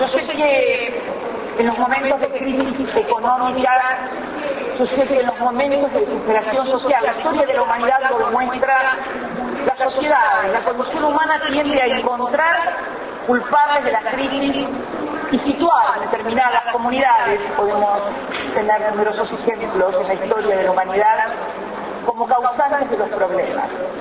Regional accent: Argentina; Residen en mi país uruguayos, paraguayos, bolivianos

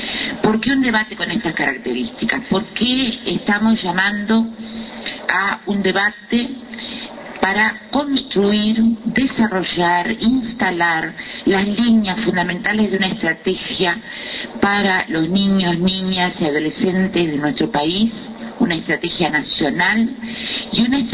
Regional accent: Uruguay; cómo somos los uruguayos y uruguayas en realidad

